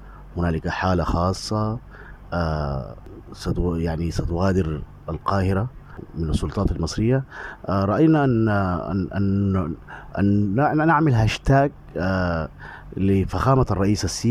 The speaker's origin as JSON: {"language": "Arabic", "country": "Sudan", "lives_now": "Egypt", "said": "ونحن أيضا يعني دورنا كسودانيين مقيمين بدول الجوار وتحديدا في أرض الكنانة"}